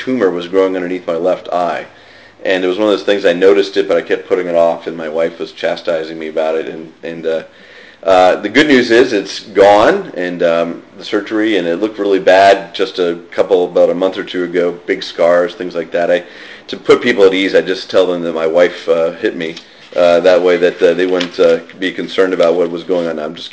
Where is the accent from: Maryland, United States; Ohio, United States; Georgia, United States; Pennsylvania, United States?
Pennsylvania, United States; I grew up in Western Pennsylvania, kind of a rural location.